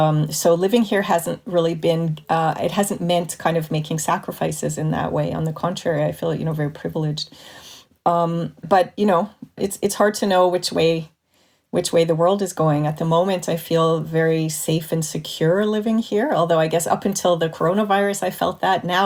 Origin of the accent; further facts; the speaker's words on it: Montreal, Quebec, Canada; When I grew up in Montreal in the 70s and 80s